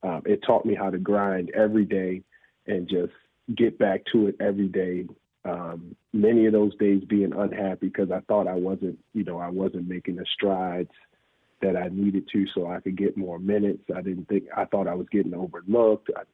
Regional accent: Baltimore, Maryland, United States; So I'm originally from East Baltimore, Maryland, graduate of the most perfect and beautiful historic St. Francis Academy.

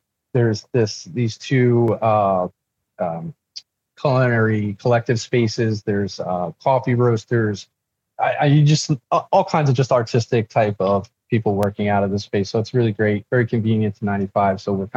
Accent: Philadelphia, Pennsylvania, United States; So my wife is Peruvian and I'm from Philadelphia.

